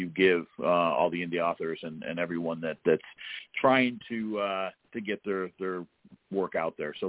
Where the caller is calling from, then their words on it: Charlotte, North Carolina, United States; from Charlotte, North Carolina.